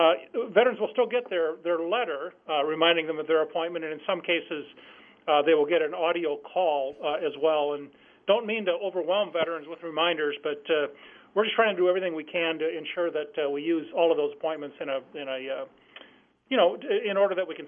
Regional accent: Mankato, Minnesota, United States; Mankato is my hometown, and Lyle Pearson was very well known in Mankato.

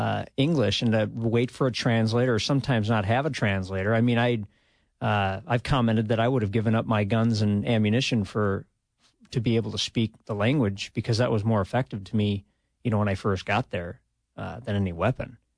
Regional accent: Minnesota, United States; Being a Minnesotan in Alabama, stationed in Alabama, that was quite a treat.

